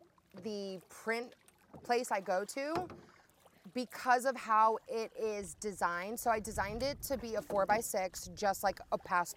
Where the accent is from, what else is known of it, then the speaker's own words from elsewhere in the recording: Weeki Wachee, Florida, United States; now in St. Petersburg, United States; I grew up in WikiWatchy area. And then just with school and then jobs, I've migrated a little south to where I now reside in St. Pete, Florida, which is just outside of Tampa.